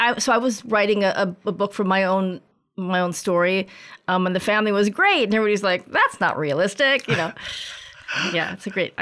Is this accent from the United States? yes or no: yes; California, United States; also born or lived in Washington, D.C. / Australia; I grew up in mostly Southern California, except that I born in D.C. and actually lived in Australia for 3 years when I was a very small child